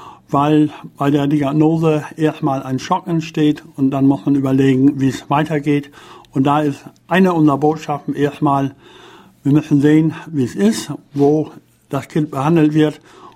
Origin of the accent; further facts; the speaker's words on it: Lower Saxony, Germany; Jawohl, über Generationen nachzuweisen.